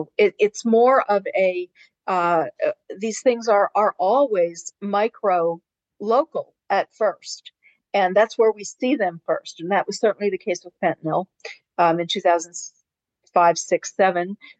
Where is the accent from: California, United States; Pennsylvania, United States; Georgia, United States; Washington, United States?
Pennsylvania, United States; Philadelphia; I grew up in Philadelphia and we had little poison control stickers all over the place.